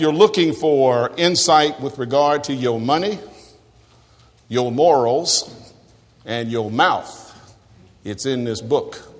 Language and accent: English; Snyder, Texas, United States; When I was growing up in Snyder, Texas, and at one time I was small